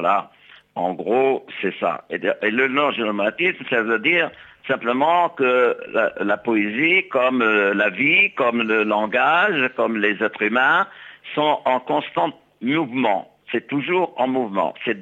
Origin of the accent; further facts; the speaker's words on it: Sfax, Sfax Governorate, Tunisia; born there; j'ai eu une base africaine et maghrébine dans le sens où je suis né à Sfax. Mais à Sfax, dans mon quartier qui s'appelait Boulainville, il y avait des juifs, des chrétiens, des musulmans qui vivaient en harmonie.